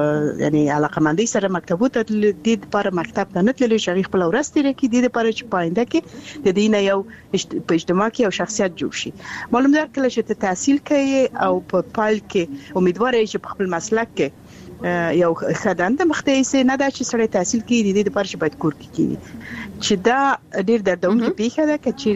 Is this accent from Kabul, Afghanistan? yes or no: no; Balkh, Afghanistan; چې زه اصلي اوسیدونکی د بلخ ولایت یم، د بلخ ولسوالۍ